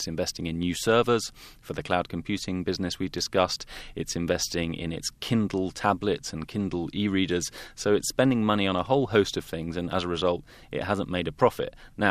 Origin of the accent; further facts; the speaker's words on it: United Kingdom; And in my home country, the UK